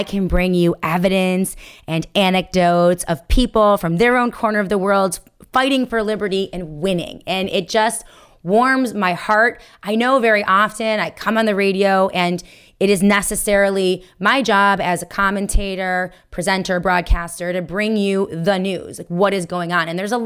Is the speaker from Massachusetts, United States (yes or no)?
no; New York, United States; well, apparently they're in New York City. They're in my home state.